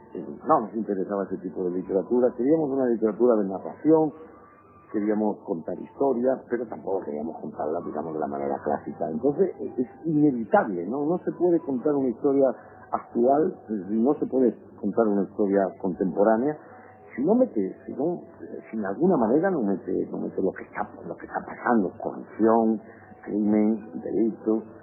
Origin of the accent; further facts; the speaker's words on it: Andalusia, Spain; Cuando digo mi generación, tengo 58 años, ¿no? Y soy andaluz.